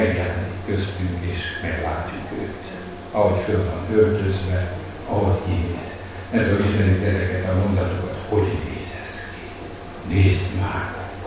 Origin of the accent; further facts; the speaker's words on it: Hungary; És mi is magyarok vagyunk.